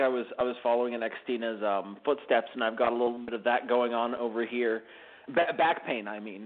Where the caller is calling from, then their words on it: San Diego, California, United States; From San Diego, California.